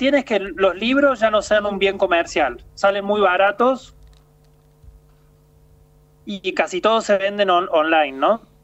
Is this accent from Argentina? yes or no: yes; Pilar, Córdoba, Argentina; now in China; De un pueblo que se llama Pilar, muy cerquita de Córdoba.